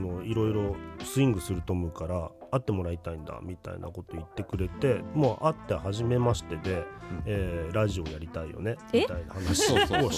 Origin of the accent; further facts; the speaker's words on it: Osaka, Japan; now in Tokyo, Japan; 僕ね出身はね大阪なんですよ。